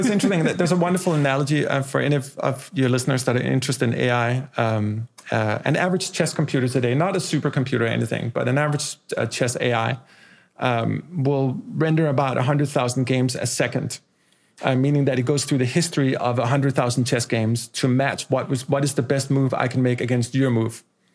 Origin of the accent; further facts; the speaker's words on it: Denmark; accent: Danish; That's my Danish going bleeding into my American accent right now.